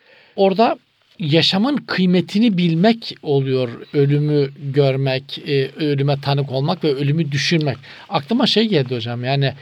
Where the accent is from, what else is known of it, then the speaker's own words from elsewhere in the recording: Black Sea Region, Turkey; Bizim Karadeniz'de de evler birbirine uzak hocam.